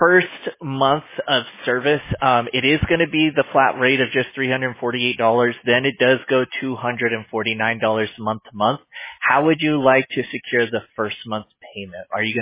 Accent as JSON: {"language": "English", "region": "California", "country": "United States", "tie": "born or raised there", "said": "I grew up in California. And we grew up down here in the Orange County area, went to school in LA County"}